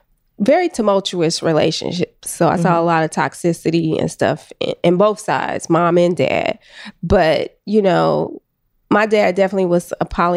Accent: Oakland, California, United States; Yeah, I'm from Oakland.

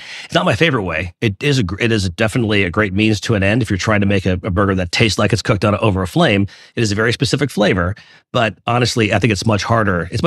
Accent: Garden City, New York, United States; I grew up in Garden City, Long Island.

